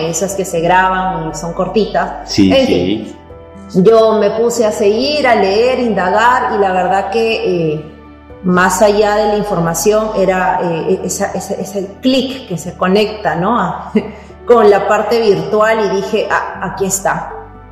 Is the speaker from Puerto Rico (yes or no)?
no; Peru; now in Canada; nosotros, yo soy peruana, tengo tres hijos chiquitos